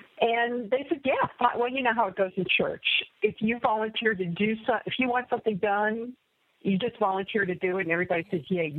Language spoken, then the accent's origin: English; New York, United States; Well, I'm really a New Yorker.